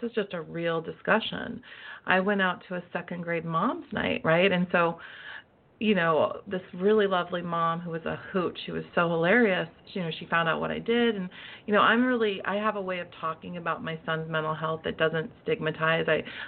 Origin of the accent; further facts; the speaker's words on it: Midwest, United States; I'm from the Midwest, but where I live, people kind of make it all look perfect on the outside.